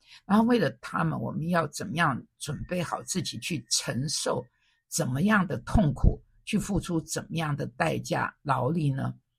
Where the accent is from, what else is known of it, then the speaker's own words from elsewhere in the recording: Taiwan; 我从美国回来的时候，我真的是1987年回到台湾的时候所面临的真的是那种真的是